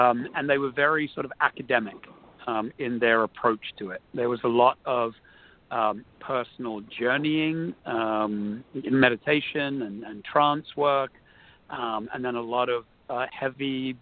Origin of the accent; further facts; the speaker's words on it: England, United Kingdom; So, you know, growing up in England, I was always sort of exposed to magic.